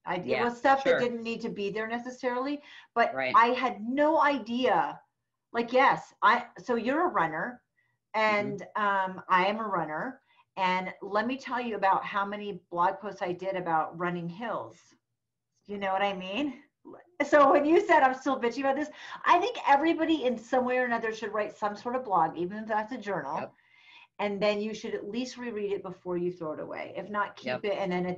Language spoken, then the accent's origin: English; New England, United States; now in Reno, United States; Reno, Nevada. But I was raised